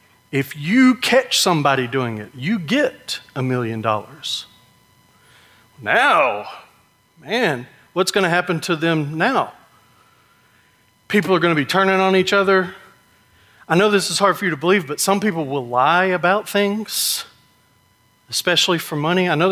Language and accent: English; Georgia, United States; also born or lived in Virginia / Tennessee; I grew up in Georgia. I lived in Virginia and then moved to Tennessee.